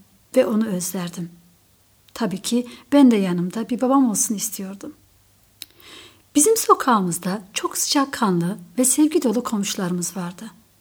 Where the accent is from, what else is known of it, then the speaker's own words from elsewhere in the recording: Adana, Turkey; 22 yaşındayım, evliyim ve 6 aylık bir bebeğim var. Ben Adanalıyım.